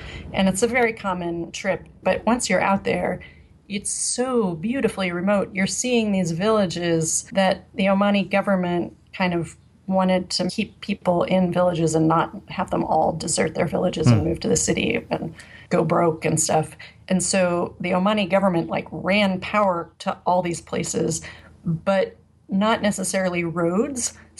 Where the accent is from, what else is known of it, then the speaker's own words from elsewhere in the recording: New Mexico, United States; I'm originally from New Mexico. So some desert stuff, I'm like, yeah, I've seen it before.